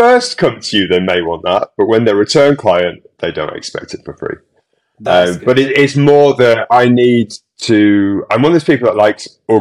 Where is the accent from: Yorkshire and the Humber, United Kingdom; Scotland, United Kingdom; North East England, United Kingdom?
Yorkshire and the Humber, United Kingdom; moved away as an adult; now in London, United Kingdom; as you said. I'm originally from Yorkshire. I've been living in London now for 30 years. I'm getting really old. I'm like 51 now.